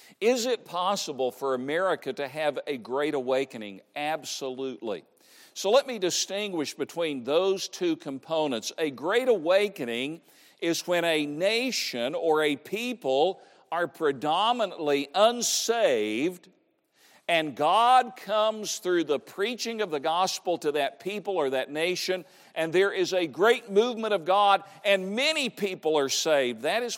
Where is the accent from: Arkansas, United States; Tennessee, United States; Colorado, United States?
Tennessee, United States; It's a real problem for us Southerners. I grew up in East Tennessee.